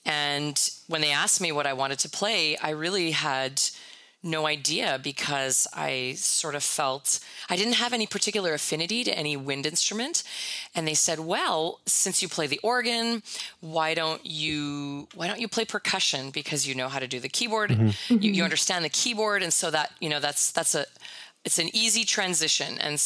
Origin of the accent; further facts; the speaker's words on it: Winnipeg, Manitoba, Canada; I'm originally from Winnipeg, and more specifically from St. Boniface, the French quarter of Winnipeg. So I am a proud Franco-Manitoban.